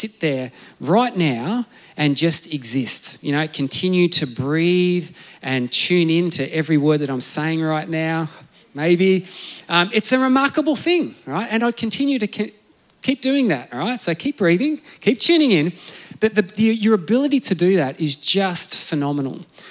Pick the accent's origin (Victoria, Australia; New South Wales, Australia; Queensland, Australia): Victoria, Australia; So I grew up in Gippsland, I suppose you'd say, back in Victoria